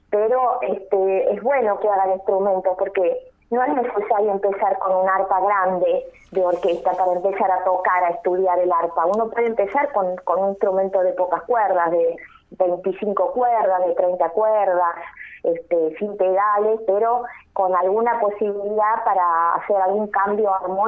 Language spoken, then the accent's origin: Spanish; Córdoba, Argentina; also born or lived in Europe; yo soy cordobesa